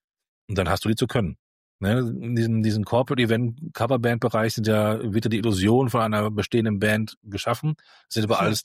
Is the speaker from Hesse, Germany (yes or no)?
no; Essen, North Rhine-Westphalia, Germany; born there; ich komme ja aus Essen, gebürtig im Ruhrgebiet